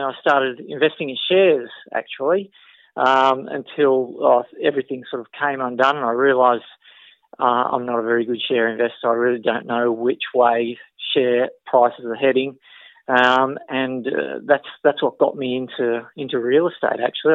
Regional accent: Sydney, New South Wales, Australia; now in Melbourne, Australia; I grew up in Western Sydney. Worked a lot of my life in Western Sydney. I live in Melbourne now, almost all of my life I've lived in Western Sydney.

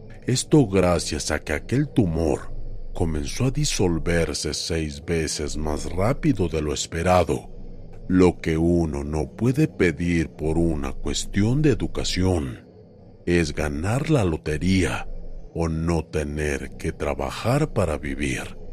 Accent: Jalisco, Mexico; Soy de Jalisco, México.

